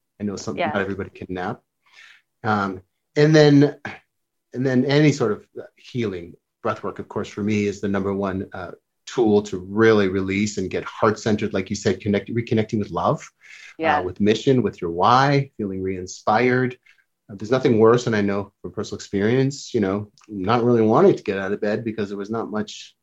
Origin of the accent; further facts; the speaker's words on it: Canada; now in Palm Springs, United States; I'm from Canada originally